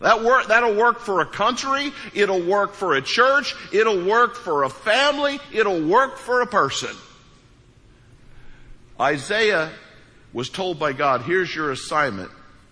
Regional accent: Missouri, United States; now in Florida, United States; I grew up in East Central Missouri. And the benefit of East Central Missouri, we have this weird stuff. It's called grass. I've lived in Florida now 30 years.

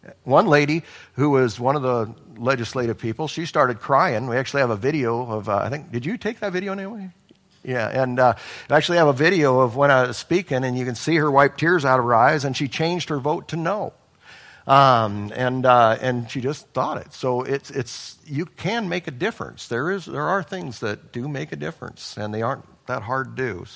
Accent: Alaska, United States; Again, I'm a big gun guy. I come from Alaska.

